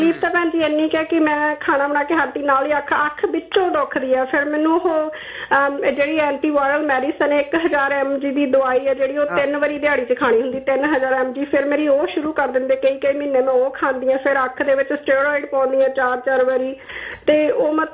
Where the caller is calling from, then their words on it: Vancouver, British Columbia, Canada; ਮੈਂ ਕੈਨੇਡਾ ਤੋਂ ਫੋਨ ਕਰਦੀ ਹਾਂ ਤੇ ਮੈਂ ਭੈਣ ਜੀ ਫੋਨ ਕਰਦੀ ਸੀਗੀ ਆਪਾਂ ਦੇਖ ਲੋ ਇੱਥੇ ਵੀ ਕੈਨੇਡਾ ਚ ਬੈਠ ਕੇ ਵੀ ਵੈਨਕੂਵਰ ਤੁਹਾਡਾ ਪ੍ਰੋਗਰਾਮ ਸੁਣਦੇ ਹਾਂ